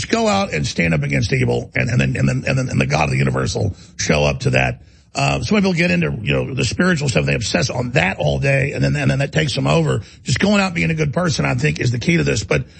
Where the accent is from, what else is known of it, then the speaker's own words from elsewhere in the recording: Dallas, Texas, United States; I've told the story growing up in Dallas, well, the richest county in it's Texas at the time.